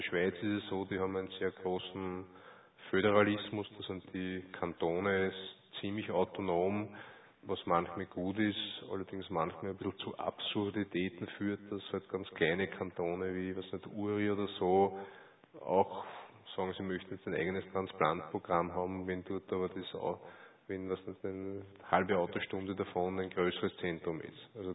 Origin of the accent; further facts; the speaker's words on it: Austria; Das kann gemacht werden, wird manchmal gemacht, auch bei uns in Österreich.